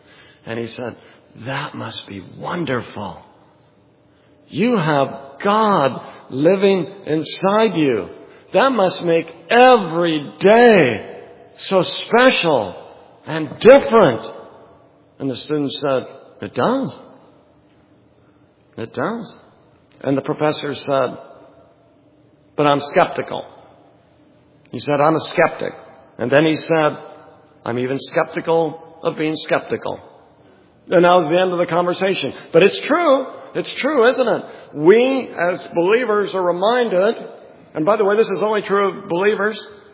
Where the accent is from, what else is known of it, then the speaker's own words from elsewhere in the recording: Oregon, United States; I'm from Oregon